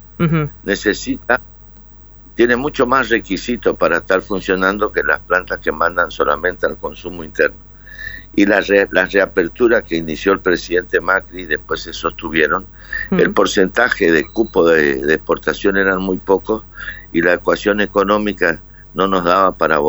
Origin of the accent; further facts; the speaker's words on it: Corrientes, Argentina; nosotros somos correntinos